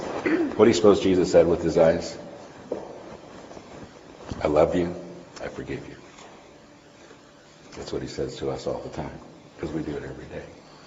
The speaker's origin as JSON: {"language": "English", "country": "United States", "said": "And I'm from America, it's not a good subject."}